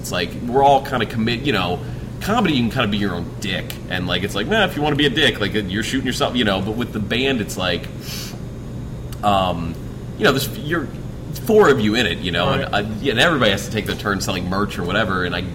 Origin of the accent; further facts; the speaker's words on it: Ohio, United States; I'm from Ohio originally.